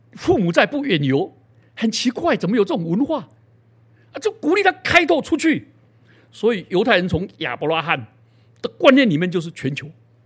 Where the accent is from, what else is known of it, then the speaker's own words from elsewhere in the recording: Taiwan; 我们台湾人讲的更有趣哦